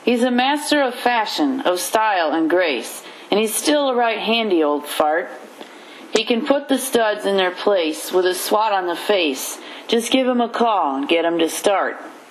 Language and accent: English; Key West, Florida, United States; I'm hailing from Key West, Florida.